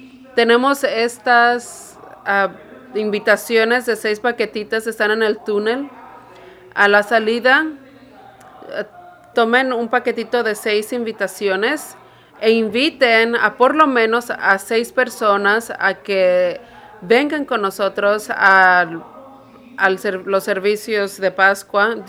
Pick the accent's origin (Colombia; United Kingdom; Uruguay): United Kingdom; England; Spanish is a second language; soy uno de los pastores aquí. No estoy hablando raro, soy de Inglaterra.